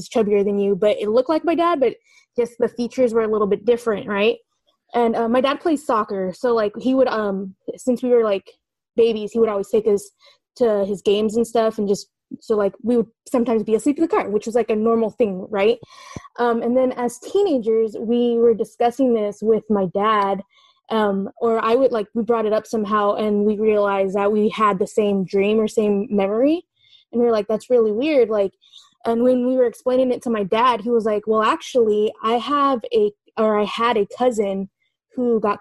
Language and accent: English; California, United States; Oh, I'm calling from the East Bay. I'm from California.